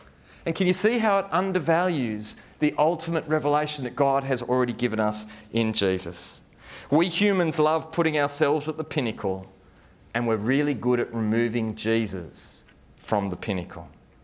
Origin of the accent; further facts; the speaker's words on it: New South Wales, Australia; I grew up on the Georges River and we had a jetty and had a few boats and stuff.